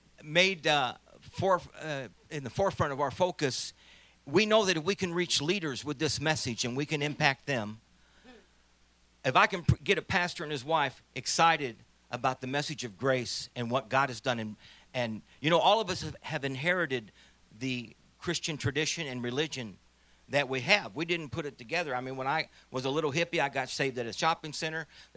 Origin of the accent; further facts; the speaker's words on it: St. Louis, Missouri, United States; Well, people ask me, where are you from? What country are you from? And I say, I'm from St. Louis. No, you can't be from St. Louis. You speak Spanish too good.